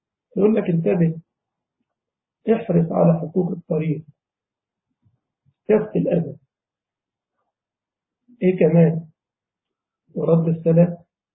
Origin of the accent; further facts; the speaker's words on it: Egypt; طبعا عندنا في مصر ما بيعطشوش الجيب، جيب جميلة.